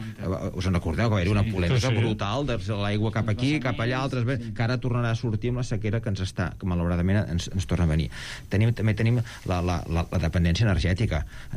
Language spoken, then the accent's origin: Catalan; Catalonia, Spain; Jo soc del Berguedà.